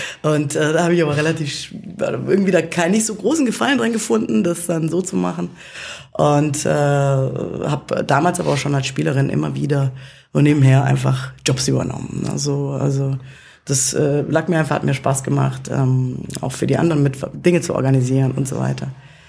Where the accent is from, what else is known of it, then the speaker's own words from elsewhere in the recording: Sindelfingen, Baden-Württemberg, Germany; Ich bin Gott sei Dank in Sindelfingen groß geworden, sage ich jetzt mal.